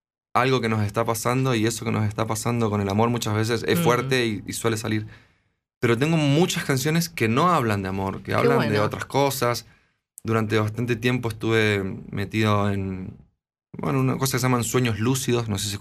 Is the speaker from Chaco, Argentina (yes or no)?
yes; Chaco, Argentina; inclusive cuando yo soy de Chaco, voy mucho, cuando voy a Resistencia